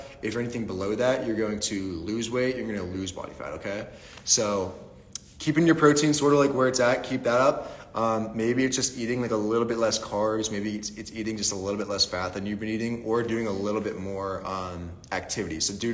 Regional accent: Pittsburgh, Pennsylvania, United States; where I grew up in Pittsburgh is probably like a Sheetz gas station.

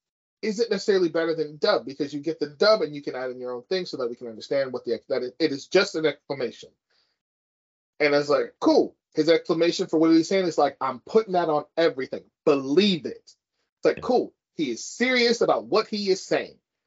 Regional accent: California, United States; So as a Californian versus the whole ass world, it's kind of like when we say hella.

